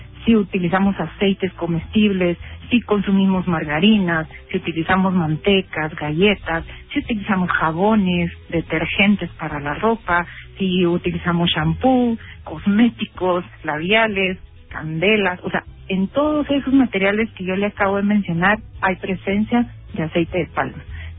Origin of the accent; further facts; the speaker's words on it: Guatemala; nosotros como guatemaltecos